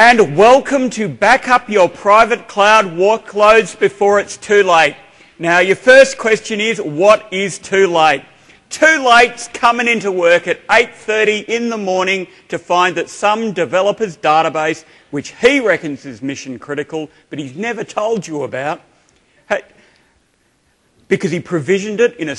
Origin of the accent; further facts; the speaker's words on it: Australia; I'm from Australia